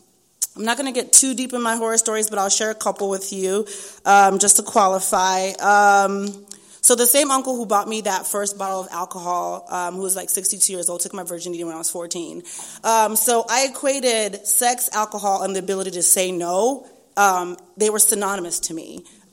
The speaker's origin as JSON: {"language": "English", "country": "Zimbabwe", "tie": "born there", "said": "I was born in Zimbabwe to a super strict African family, obviously Zimbabwe. My father was a pastor."}